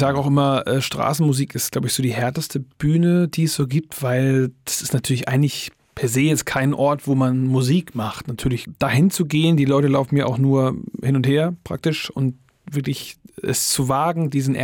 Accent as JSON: {"language": "German", "town": "Eckernförde", "region": "Schleswig-Holstein", "country": "Germany", "tie": "born there", "said": "Also ich bin in Eckernförde geboren, ich habe nie da gewohnt, sondern ein Stückchen entfernt. Eckernförde ist aber eine Art Kurort, ist ja direkt am Meer und da gibt es auch einen Strand und so."}